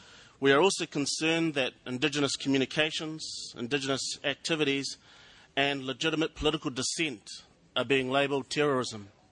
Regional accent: New Zealand; I'm from the Ngāi Takoto Ngāpuhi tribes. I'm a Māori from Aotearoa.

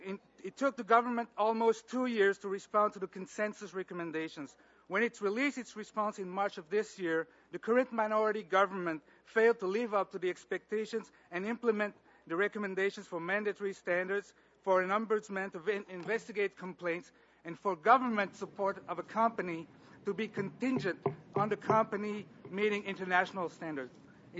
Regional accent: Canada; to speak to you as a director of Mining Watch Canada, as a Canadian, and as a member of the Innu Nation.

